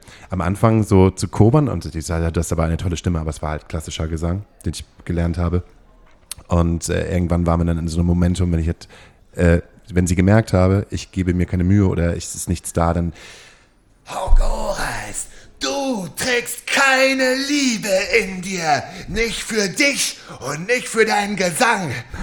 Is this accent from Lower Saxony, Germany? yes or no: yes; Lower Saxony, Germany